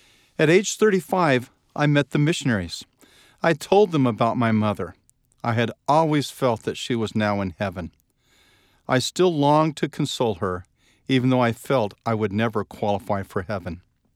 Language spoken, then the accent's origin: English; Halifax, Nova Scotia, Canada; As I was growing up in Halifax, Nova Scotia, Canada